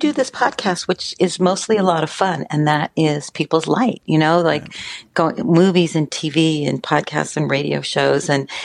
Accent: San Diego, California, United States; we grew up in Southeast San Diego, and there was no internet

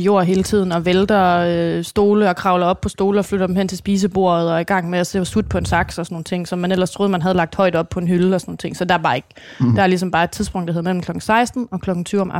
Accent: Aalborg, North Denmark Region, Denmark; Altså, jeg kommer fra Aalborg.

